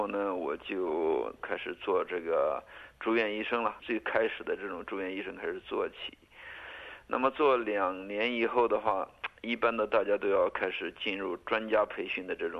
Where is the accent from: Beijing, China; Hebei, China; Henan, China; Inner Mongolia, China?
Beijing, China; moved away as an adult; now in Australia; 我呢是来自于北京，90年代留学到澳洲。